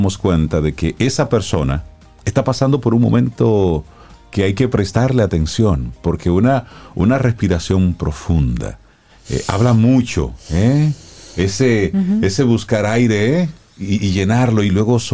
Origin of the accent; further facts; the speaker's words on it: Dominican Republic; debe a nosotros como dominicanos invitarnos a la reflexión